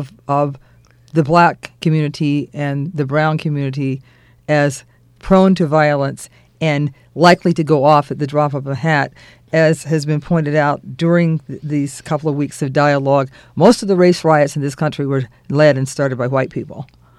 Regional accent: Cleveland, Ohio, United States; I even, growing up in Cleveland, there was a white minister who was involved in our civil rights movement.

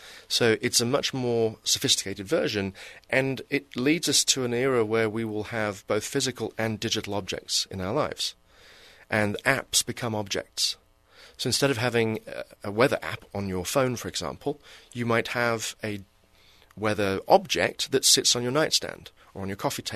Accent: England, United Kingdom; moved away; So I moved from England 20 years ago.

